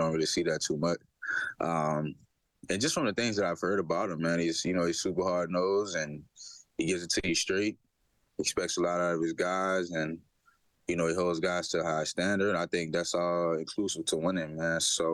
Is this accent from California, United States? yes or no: no; Louisiana, United States; I'm from Louisiana, so we eat, breathe, sleep football.